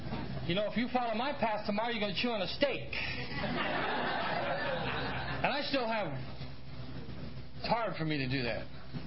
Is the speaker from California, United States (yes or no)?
yes; San Francisco, California, United States; Born and raised in San Francisco. The city by the Golden Gate.